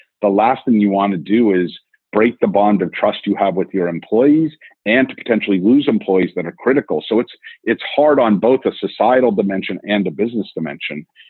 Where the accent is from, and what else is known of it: New York, United States